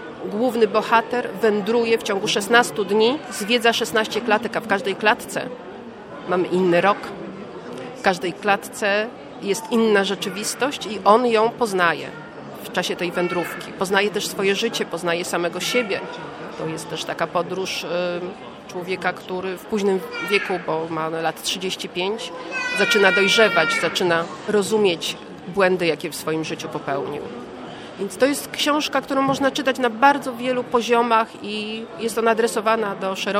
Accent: Gdańsk, Pomeranian Voivodeship, Poland; Kiedy kupiłam sobie mieszkanie na Gdańskim Przymorzu, ja w ogóle jestem przymorzanką prawie z urodzenia

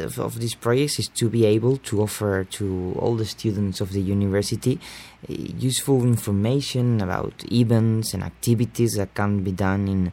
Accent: Valencia, Valencian Community, Spain; English is a second language; now in Gdansk, Poland; I'm 20 years old and I'm Erasmus student at the University of Gdansk. I'm from Spain, from a beautiful city located on the east coast of the country. It's called Valencia.

